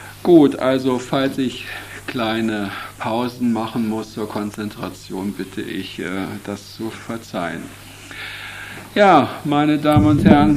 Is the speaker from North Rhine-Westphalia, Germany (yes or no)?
no; Hanover, Lower Saxony, Germany; ich komme aus Hannover, das ist die Weltausstellung.